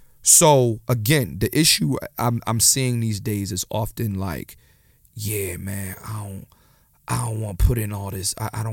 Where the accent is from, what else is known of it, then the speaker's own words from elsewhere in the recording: Philadelphia, Pennsylvania, United States; I'm from Philly.